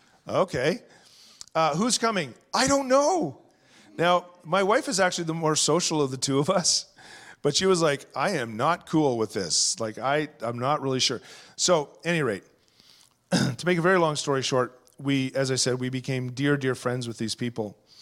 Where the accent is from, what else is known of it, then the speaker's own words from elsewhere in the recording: St. Albert, Alberta, Canada; When I was a kid, I grew up in St. Albert, Alberta, and grew up on a street called Gordon Crescent.